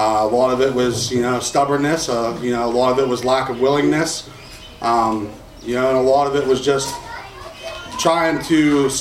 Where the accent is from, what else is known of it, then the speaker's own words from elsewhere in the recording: North Huntington, Pennsylvania, United States; So I grew up in North Huntington. A lot of you guys probably know where that's at. It's, suburbia, Pittsburgh, pretty much.